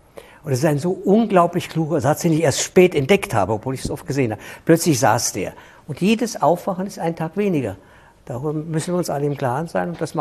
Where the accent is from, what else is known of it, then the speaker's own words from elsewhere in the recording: Munich, Bavaria, Germany; born there; Ich bin in München geboren